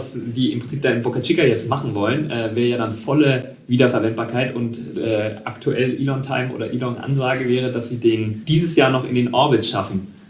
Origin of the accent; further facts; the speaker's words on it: Germany; wir sind ja beide Deutsche